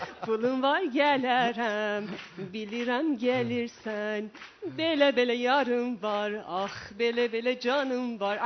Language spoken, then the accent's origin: Persian; Urmia, West Azerbaijan, Iran; من ارومیه هستم، اهل ارومیه هستم.